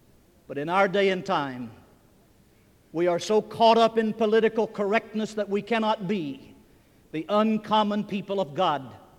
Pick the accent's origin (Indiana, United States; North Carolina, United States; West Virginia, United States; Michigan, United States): West Virginia, United States; now in Florida, United States; When you're praying about going to New Hampshire or to West Virginia, my home state, don't forget Florida.